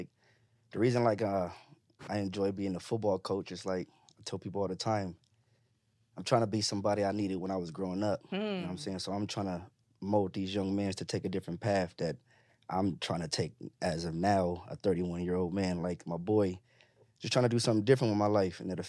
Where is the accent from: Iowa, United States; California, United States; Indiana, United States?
California, United States; Pacoima; I'm from Pacoima, California.